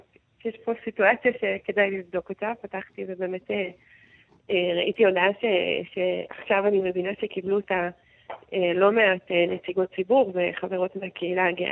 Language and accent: Hebrew; Ma'ale Adumim, Judea and Samaria Area, Israel; אז אני גדלתי במעלה אדומים, שהיא סוג של נספח של ירושלים.